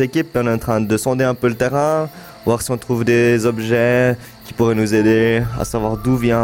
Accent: Switzerland; c'est vraiment un phénomène qu'on ne voit pas souvent chez nous, en Suisse.

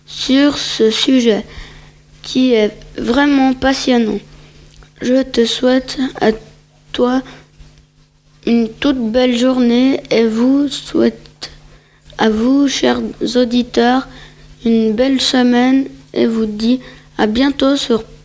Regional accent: La Sarraz, Vaud, Switzerland; Alors, je viens de la Sarra, j'ai 11 ans. Je suis en 7e année

